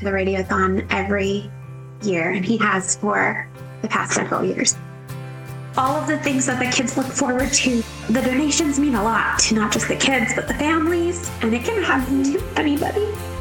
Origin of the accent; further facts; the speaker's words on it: Westminster, Maryland, United States; And we're from Westminster, Maryland.